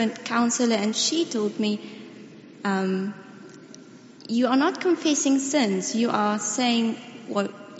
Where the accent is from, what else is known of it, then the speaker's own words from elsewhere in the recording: Pretoria, Gauteng, South Africa; and I come from Pretoria.